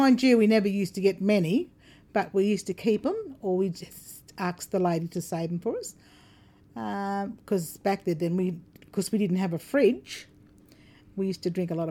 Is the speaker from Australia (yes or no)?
yes; Bundaberg, Queensland, Australia; Growing up in Bundaberg, at the far end of Payne Street, we used to all live in tin huts.